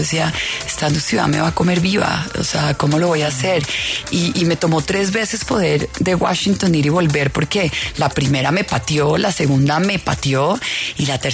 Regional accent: Colombia; moved away; also born or lived in United States; Yo me fui de Colombia, duré 20 años viviendo en Estados Unidos y me fui sin hablar inglés y sin un peso en el bolsillo.

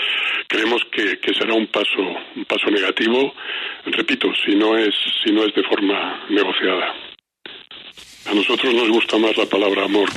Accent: Spain; Es un fenómeno que sucedió en mi país. Yo soy de origen español, hace pocas semanas, así que comprendemos muy bien.

